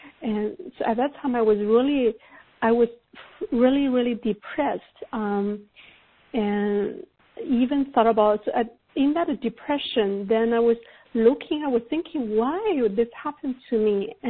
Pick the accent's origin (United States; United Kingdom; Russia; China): China; English is a second language; you know, I grew up in China.